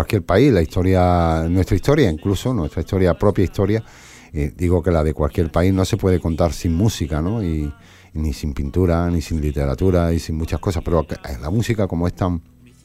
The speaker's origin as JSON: {"language": "Spanish", "region": "Andalusia", "country": "Spain", "said": "nosotros que somos andaluces, siempre vamos a tener una referencia mucho más personal"}